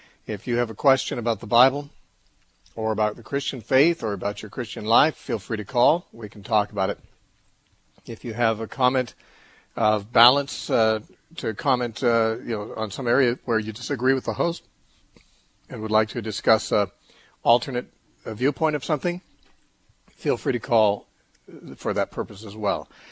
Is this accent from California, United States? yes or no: yes; Temecula, California, United States; planning to be in Southern California this weekend, I have a monthly gathering in Temecula, which is my hometown, and we rent a little schoolhouse for that, a little one-room schoolhouse.